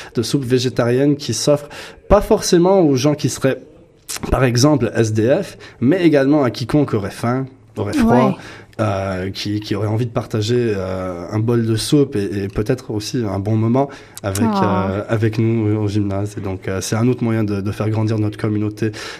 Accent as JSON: {"language": "French", "town": "Toronto", "region": "Ontario", "country": "Canada", "tie": "born or raised there", "said": "Mais tout le monde à United Athletics parle français et anglais. On vient des écoles francophones de Toronto. On est des jeunes qui ont grandi ici."}